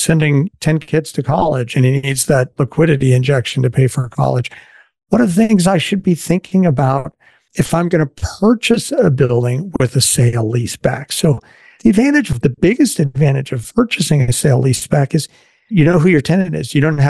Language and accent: English; the West, United States; now in Green Bay, United States; I mean, I grew up in the West and oil and gas was a big part of the economy when I was a kid.